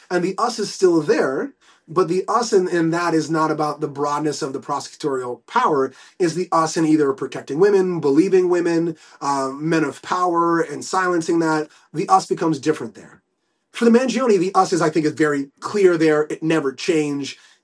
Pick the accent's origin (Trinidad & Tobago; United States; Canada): Canada; Like, if you want to listen to me about being Canadian or a father, I think I'm pretty knowledgeable there